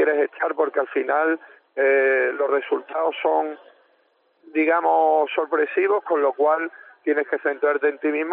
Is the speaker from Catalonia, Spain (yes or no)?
no; Antequera, Andalusia, Spain; ver el balonmano en la ciudad donde has nacido y donde te has criado y de donde eres, pues la verdad es que es una satisfacción grande.